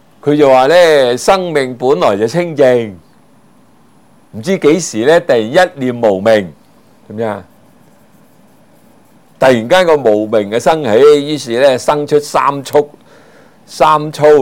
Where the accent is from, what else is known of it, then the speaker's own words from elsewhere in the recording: China; 其實我哋中國人講咩啊？性本善啊嘛